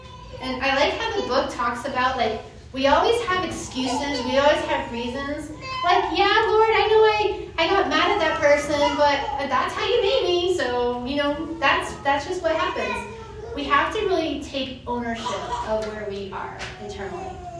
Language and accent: English; Texas, United States; I have a bit of a potty mouth. I'm a Texan.